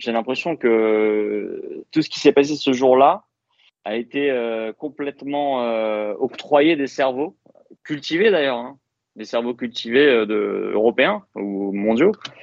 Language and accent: French; Paris, Île-de-France, France; moved away as an adult; also born or lived in United States; now in Israel; Alors, moi, ça fait 15 ans que j'habite ici. Je suis parisien de base. J'ai un peu voyagé d'ailleurs du côté des États-Unis aussi avant de venir m'installer en Israël.